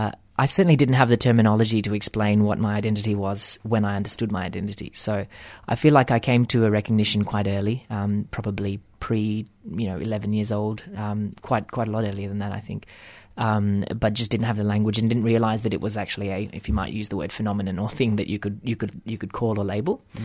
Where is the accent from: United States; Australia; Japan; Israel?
Australia; I think the experience of being Indian in Australia has been very interesting for me growi